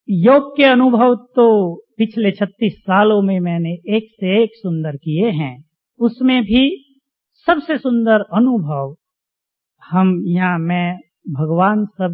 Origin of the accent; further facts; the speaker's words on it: Muzaffarnagar, Uttar Pradesh, India; वो ऐसा एरिया है जहाँ हमारा नेटिव प्लेस है, मुजफ्फरनगर मेरठ के पास, दिल्ली के बिल्कुल नजदीक, जो बहुत क्रिमिनल है आजकल